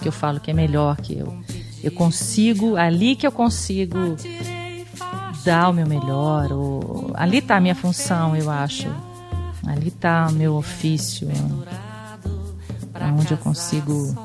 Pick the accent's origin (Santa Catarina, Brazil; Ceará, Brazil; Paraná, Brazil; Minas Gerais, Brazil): Minas Gerais, Brazil; now in São Paulo, Brazil; Então é uma mineira que veio para São Paulo, que aqui desenvolveu a carreira, né?